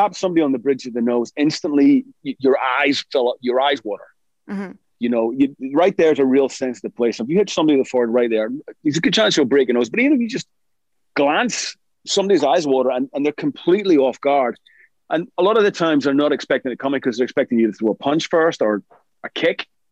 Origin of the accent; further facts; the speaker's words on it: Ireland; also born or lived in Scotland; we used to fight a lot as kids in school growing up in Ireland and Scotland.